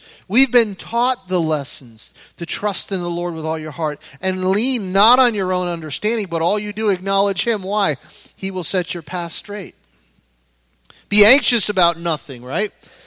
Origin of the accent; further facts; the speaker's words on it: Pompano Beach, Florida, United States; I grew up here in Pompano, and we used to ride our bikes to the pier